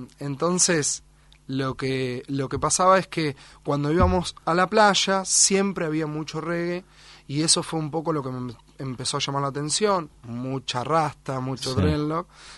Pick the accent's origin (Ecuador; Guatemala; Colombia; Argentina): Argentina; Olavarría, Buenos Aires Province; born there; Bueno, mirá, nací en Olavarría en el año 90.